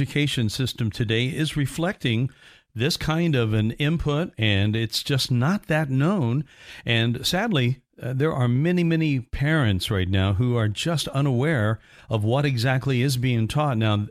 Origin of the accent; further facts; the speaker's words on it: Evansville, Indiana, United States; I grew up in Evansville, Indiana. That is right down the road from New Harmony, Indiana.